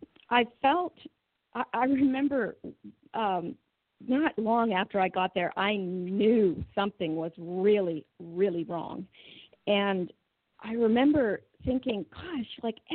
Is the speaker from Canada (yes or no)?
yes; Canada; now in United States; And I'm in the South, and being a Canadian, naturally, being in the South was wonderful for me.